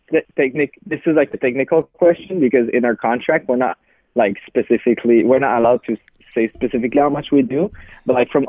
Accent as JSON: {"language": "English", "town": "Montreal", "region": "Quebec", "country": "Canada", "said": "I'm from Canada, from Montreal specifically"}